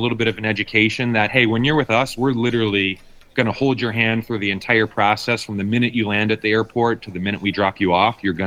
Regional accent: Chicago, Illinois, United States; I'm from Chicago, Ted, and like, I feel safer in Tanzania than I ever do, living in Chicago.

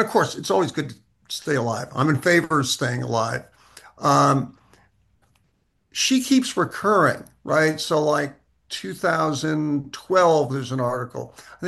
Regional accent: New York City, New York, United States; I grew up in New York City again.

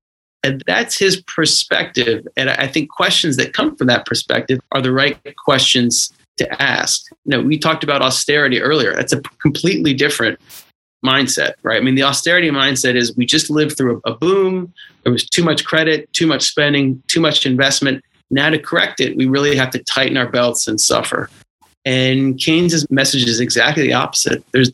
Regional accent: Houston, Texas, United States; moved away; I mean, I'm born and raised in Houston, so I'm a Houstonian.

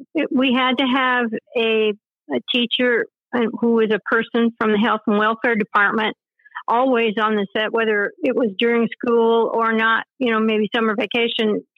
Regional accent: Hollywood, California, United States; I was born and raised in Hollywood. It doesn't snow in Hollywood.

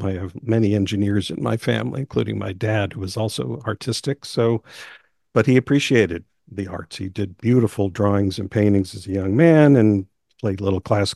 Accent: New York, United States; As for myself, I grew up in New York, but we didn't see a lot of theater growing up.

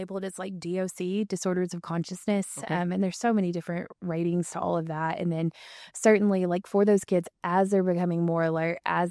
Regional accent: North Little Rock, Arkansas, United States; I'm from Arkansas, born and raised.

